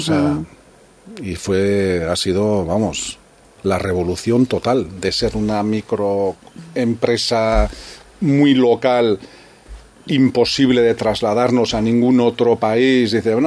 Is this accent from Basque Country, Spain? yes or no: yes; Hernani, Basque Country, Spain; also born or lived in Lazcano; Nosotros nacimos ya en Lazcano, cuando nacieron unos bebés, en Hernani prácticamente son los primeros pasos.